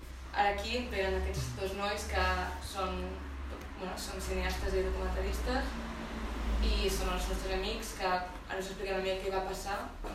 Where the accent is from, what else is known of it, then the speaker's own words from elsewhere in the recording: Catalonia, Spain; now in Berlin, Germany; Jo sóc catalana i ella és alemana, de fet vivim les dues a Berlín i fem teatre allà a Berlín